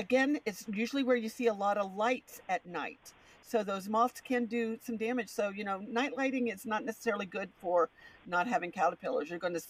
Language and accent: English; Winter Haven, Florida, United States; I remember growing up in Winter Haven, my parents would go play tennis at night